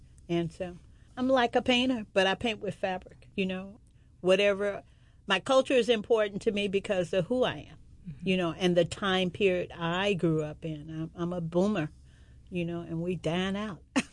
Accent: Chicago, Illinois, United States; I'm originally from Chicago

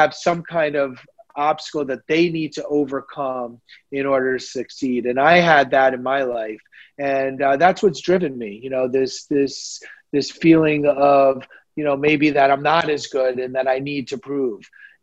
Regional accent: New York City, New York, United States; And of course I was brought up in New York City

